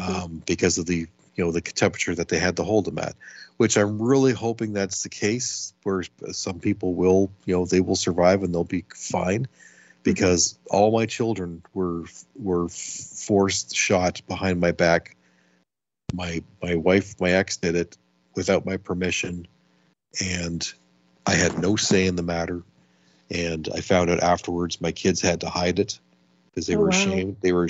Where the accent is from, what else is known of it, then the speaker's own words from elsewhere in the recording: Buffalo, New York, United States; born there; No. I was born in Buffalo, New York.